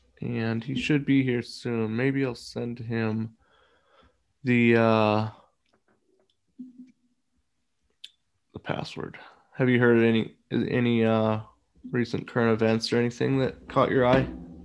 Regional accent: Portland, Oregon, United States; It reminds me of the house that I grew up in Northwest Portland.

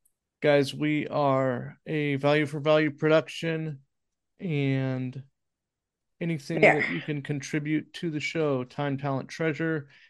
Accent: West Coast, United States; I grew up in on the West Coast where families are demonized and everyone's told to cut their junk off and not have kids.

